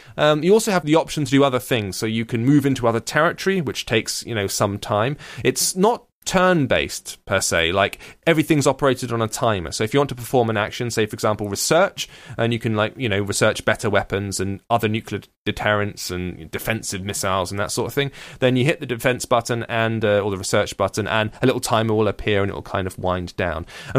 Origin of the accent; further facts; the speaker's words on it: United Kingdom; and I'm a British